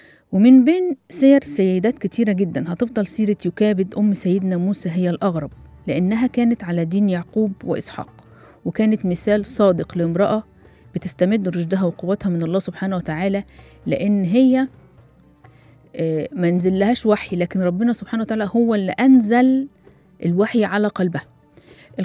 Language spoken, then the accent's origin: Arabic; Egypt; الحقيقة لها أثر يعني لحد النهاردة في أنفسنا احنا كمصريين